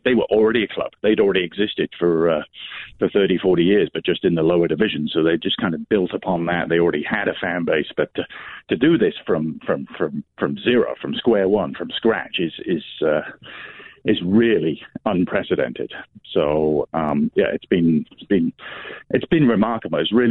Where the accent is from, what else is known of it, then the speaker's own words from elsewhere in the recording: England, United Kingdom; now in Austin, United States; I grew up in England. You might be able to tell.